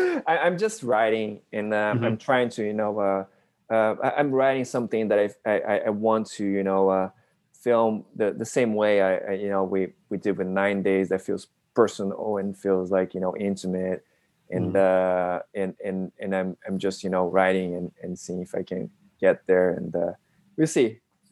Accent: Brazil; I'm Japanese Brazilian. I was born and raised in Brazil. And for me, it was like, okay, I'm I'm Brazilian, but people think I'm, you know, they say, oh, but you don't look Brazilian

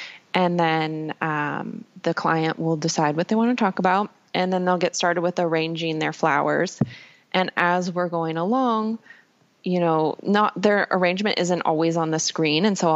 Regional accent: Portland, Oregon, United States; I grew up here in Portland in the Pacific Northwest.

